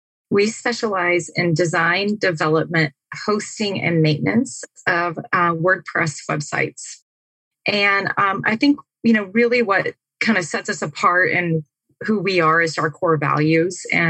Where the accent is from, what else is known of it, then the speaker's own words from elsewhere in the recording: Tennessee, United States; moved away as an adult; now in Phoenix, United States; I moved to Phoenix. I'm originally from Tennessee. Spoiler alert. And I moved to Phoenix in 1998.